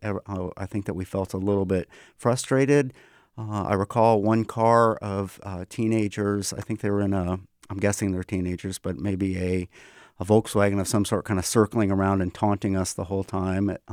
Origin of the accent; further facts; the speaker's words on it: Buffalo, New York, United States; born there; now in Spokane, United States; I was born in Buffalo, New York, and I came to Washington in 1999 purely for mercenary reasons.